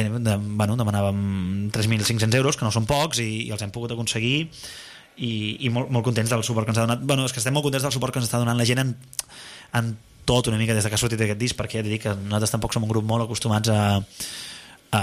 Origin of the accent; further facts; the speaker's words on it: La Bisbal d'Empordà, Catalonia, Spain; jo també soc de la Bisbal